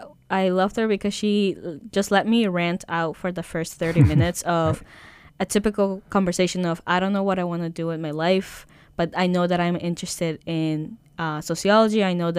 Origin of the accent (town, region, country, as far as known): Peru; born or raised there